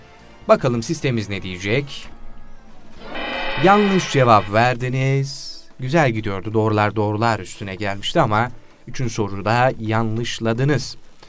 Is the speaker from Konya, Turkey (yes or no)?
yes; Konya, Turkey; Biz de Konyalıyız ama bizde de vardır.